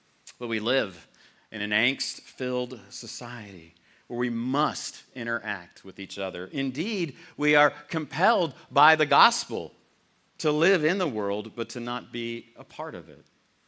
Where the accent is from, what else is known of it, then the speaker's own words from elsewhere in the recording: Texas, United States; I'm from Texas